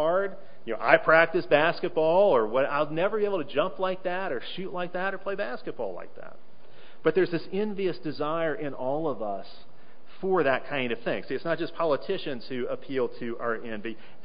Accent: Chicago, Illinois, United States; I grew up in Chicago watching the Chicago Bulls

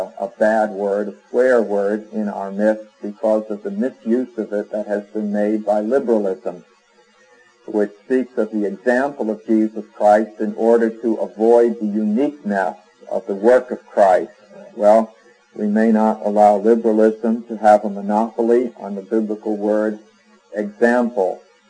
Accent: New England, United States; every once in a while it becomes apparent that I'm from New England, offers.

